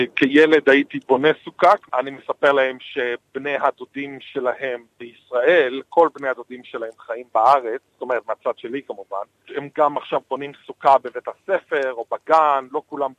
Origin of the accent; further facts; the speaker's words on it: Eilat, Southern District, Israel; שלא היה רחוק יותר מדי מאיפה שגרתי כשהייתי ילד באלת